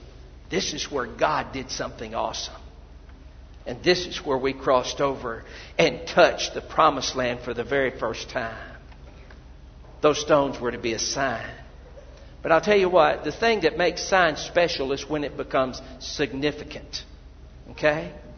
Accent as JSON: {"language": "English", "town": "Russellville", "country": "United States", "tie": "born or raised there", "said": "Russellville has a personal relevance to me. It's where I live. It's my hometown."}